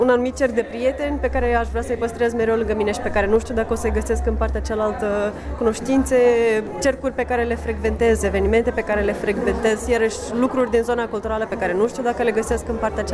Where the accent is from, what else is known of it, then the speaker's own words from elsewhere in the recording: Bălți, Moldova; Nu sunt din Chișinău, sunt din Bălți.